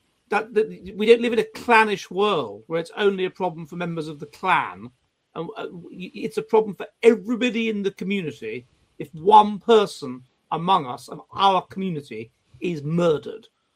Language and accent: English; United Kingdom; But we as British, surely, we as British, you know, we don't live in the Anglo-Saxon pre-Norman world